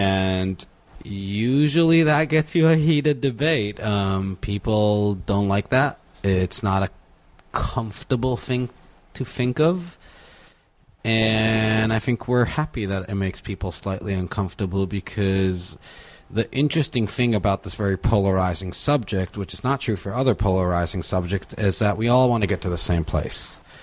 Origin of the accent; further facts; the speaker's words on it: Israel; now in Brooklyn, United States; I'm originally from Israel, and I live in Brooklyn for the last 20 years.